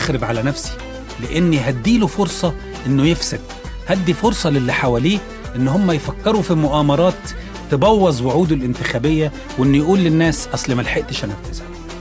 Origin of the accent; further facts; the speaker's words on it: Egypt; فسألني قال لي أنت منين؟ قلت له أنا من مصر.